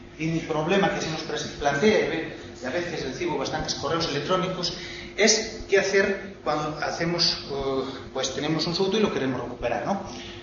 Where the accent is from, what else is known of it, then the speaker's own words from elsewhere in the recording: Fonsagrada, Galicia, Spain; yo soy de Fonsagrada y hice un pequeño estudio y aquí están reflejadas los tipos de deportes de las variedades que existen en este municipio, en mi municipio